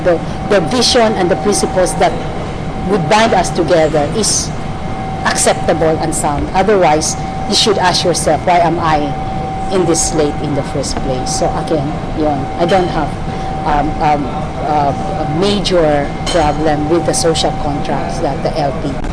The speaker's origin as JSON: {"language": "English", "town": "Marawi", "region": "Bangsamoro", "country": "Philippines", "tie": "born or raised there", "moved": "yes", "said": "I was born in Marawi City, that's in Lanao del Sur, ano."}